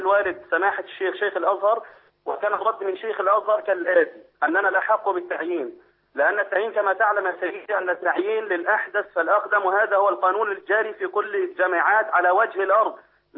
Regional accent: Egypt

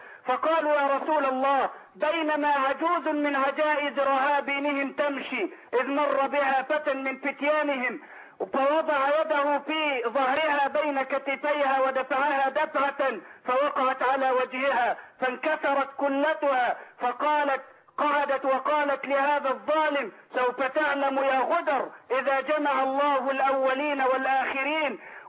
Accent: Port Said, Port Said Governorate, Egypt; بقولها لك أنا من بورسعيد

